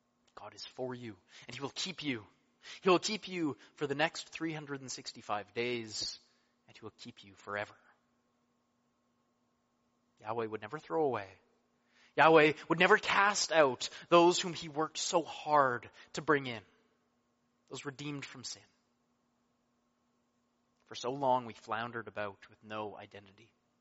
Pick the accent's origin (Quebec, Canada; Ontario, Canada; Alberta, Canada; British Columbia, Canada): British Columbia, Canada; we're Canadian, we're British Columbians, we're Canadian Reformed